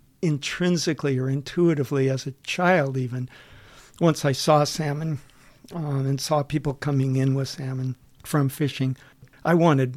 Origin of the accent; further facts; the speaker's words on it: Washington, United States; growing up in Puget Sound, I wasn't in a family that liked to fish.